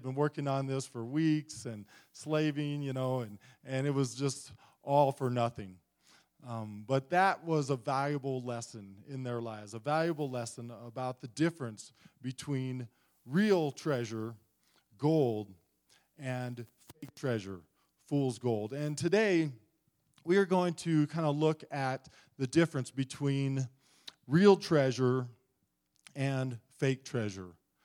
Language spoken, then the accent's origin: English; Ohio, United States; I'm from Ohio. Oh, that's part of the U.S. And I'm from Ohio.